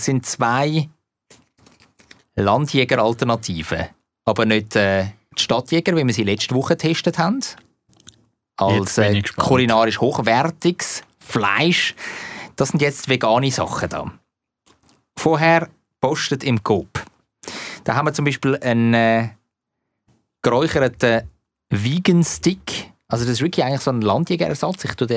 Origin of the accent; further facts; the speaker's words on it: Zurich, Switzerland; als guter Zürcher, als waschechter Zürcher.